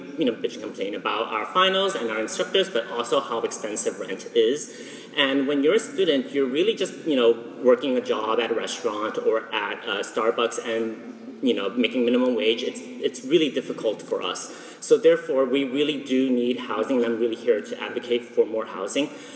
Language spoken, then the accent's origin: English; San Francisco, California, United States; I grew up in the Sunset.